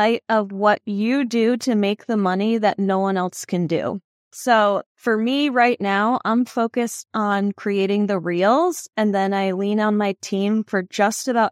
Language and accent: English; Connecticut, United States; now in Florida, United States; Growing up in Connecticut, I didn't really know a lot of entrepreneurs.